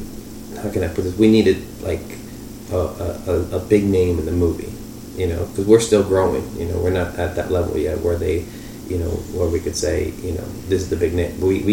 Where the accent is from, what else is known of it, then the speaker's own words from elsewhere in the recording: Douglas, Arizona, United States; I grew up in Douglas and Alvareta, right on the border.